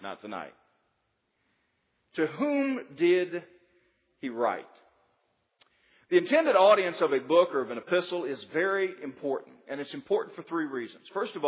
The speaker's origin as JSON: {"language": "English", "region": "the South", "country": "United States", "said": "You understand Southerners more when you learn a little bit about the South. I'm a Southerner."}